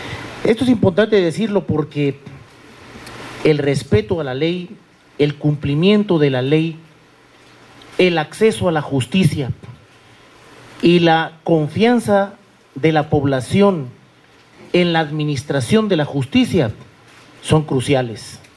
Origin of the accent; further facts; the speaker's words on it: Guatemala; desde mi punto de vista muy particular como guatemalteco